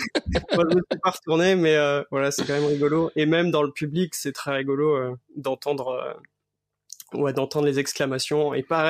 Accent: Grand Est, France; now in Rennes, France; effectivement, c'est plutôt consonance germanique. Donc moi, je viens de Lorraine, ma famille vient de Lorraine. J'ai fait mes études à Strasbourg, j'ai travaillé à Paris et maintenant j'habite en Bretagne, à côté de Rennes.

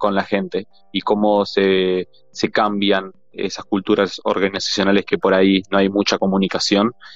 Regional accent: Uruguay; soy de Uruguay

